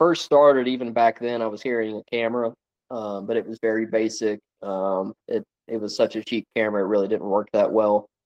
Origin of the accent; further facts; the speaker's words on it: Georgia, United States; Yeah, so I'm from North Georgia, about an hour and a half, 2 hours north of Atlanta, so Southern Appalachian Mountains. And growing up, all we did was deer hunt and squirrel hunt.